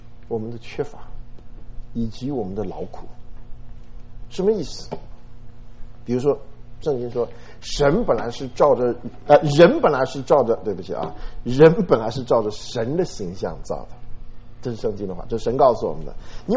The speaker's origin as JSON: {"language": "Chinese", "country": "China", "said": "但我们中国人就有什么生抽，有老抽，对吧？"}